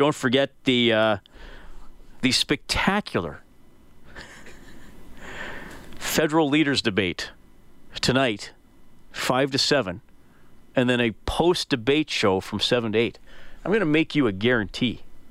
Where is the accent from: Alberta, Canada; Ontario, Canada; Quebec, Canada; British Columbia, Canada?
Alberta, Canada; Evansburg; now in Edmonton, Canada; when I was a kid growing up in Evansburg, we did not get Monday Night Football.